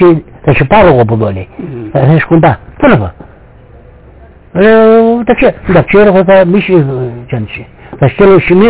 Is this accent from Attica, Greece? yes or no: no; Karditsa, Thessaly, Greece; Από πού είσαι? Από την Καρδίτσα.